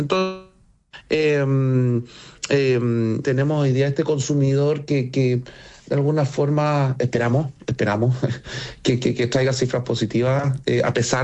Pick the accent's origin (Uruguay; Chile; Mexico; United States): Chile; Sí, de la tradición, y además que somos chilenos